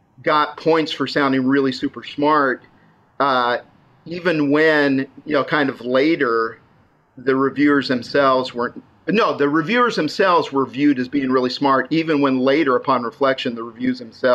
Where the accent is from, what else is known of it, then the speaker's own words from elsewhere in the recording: Idaho, United States; I'm from Idaho.